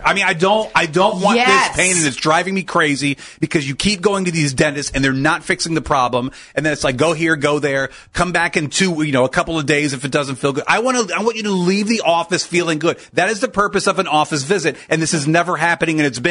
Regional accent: Akron, Ohio, United States; now in Cleveland, United States; Being born and raised in Akron and then moving here, it's amazing the difference of the 40 miles.

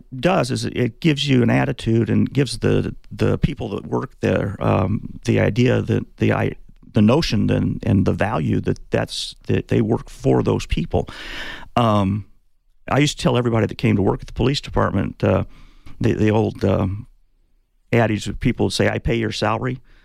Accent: Coolidge, Arizona, United States; now in Tucson, United States; Actually, I grew up in Coolidge.

